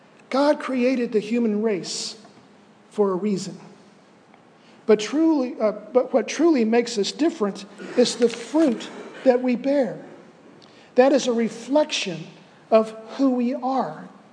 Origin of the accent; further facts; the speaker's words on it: Florida, United States; Growing up in Central Florida years ago, you could take a country drive and there would be miles and miles of citrus groves.